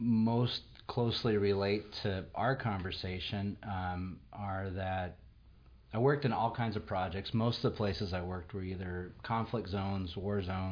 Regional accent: Anchorage, Alaska, United States; I'm from Anchorage. I grew up in Anchorage, so this has been home for me.

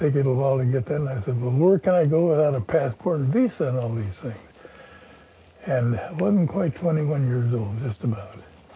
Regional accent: Kansas, United States; And I was born and raised in Kansas, little town, nine brothers and sisters.

